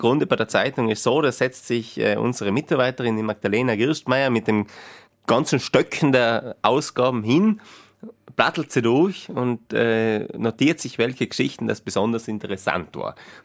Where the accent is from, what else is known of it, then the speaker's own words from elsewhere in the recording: Tyrol, Austria; accent: East Tyrolean; Also ich glaube, die Leute mögen auch ein bisschen unseren Dialekt und ja, unsere Themen. Viele unserer Osttirol-Themen